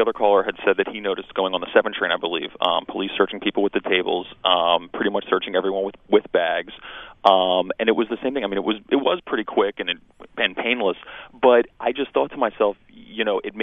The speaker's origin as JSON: {"language": "English", "town": "Queens", "region": "New York", "country": "United States", "said": "I come from Astoria, Queens."}